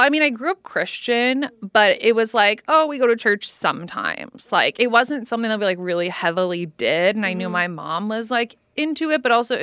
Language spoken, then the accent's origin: English; Nebraska, United States; now in Austin, United States; I'm originally from Nebraska, but I do not live there.